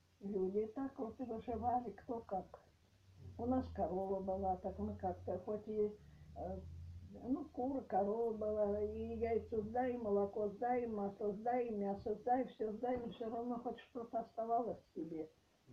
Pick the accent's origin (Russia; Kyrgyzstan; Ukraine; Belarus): Russia; Polevaya, Kursk Oblast; born there; 19 сентября 1937 года родилась я в Курской области, Бесединского района уже нет, Бесединский район, село деревня Полевая